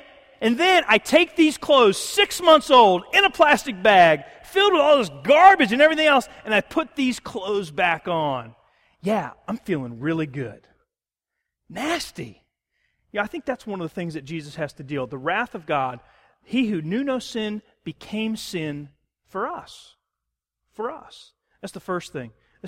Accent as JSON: {"language": "English", "town": "Virginia Beach", "region": "Virginia", "country": "United States", "tie": "born or raised there", "said": "because I grew up in Virginia Beach. I went to James Madison University. It was kind of like coming back home in a lot of ways."}